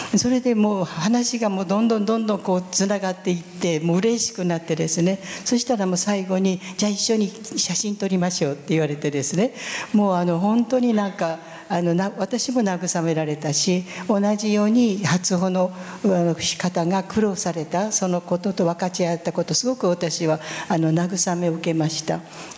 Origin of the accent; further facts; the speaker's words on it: Fukuoka, Japan; それで私は福岡から来ましたって、日本から福岡ですって言っても福岡が分かられないんですね。だから日本の南の方の福岡ですよって言って